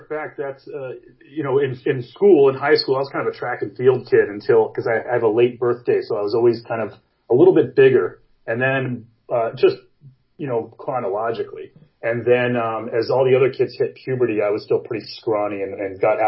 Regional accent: Phoenix, Arizona, United States; Earliest musical recollection has to be being a young kid in Prescott, Arizona, which I grew up in Phoenix, but we had like a little, winter cabin there.

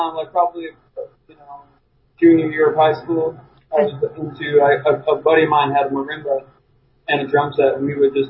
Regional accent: Buffalo, New York, United States; I'm from Buffalo originally, so I could hear that.

